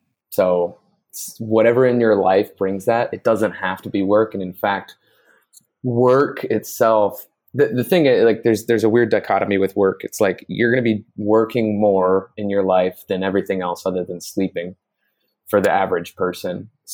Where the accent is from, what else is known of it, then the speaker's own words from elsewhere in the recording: California, United States; So I grew up in the Bay Area in between San Jose and Oakland, and then moved up to Northern California for university.